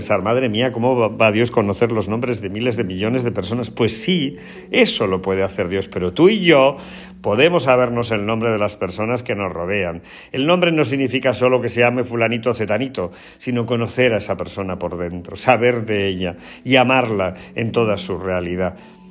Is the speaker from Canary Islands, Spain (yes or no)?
no; Andújar, Andalusia, Spain; hoy tenemos una fiesta muy hermosa en mi tierra, en Jaén, en Andújar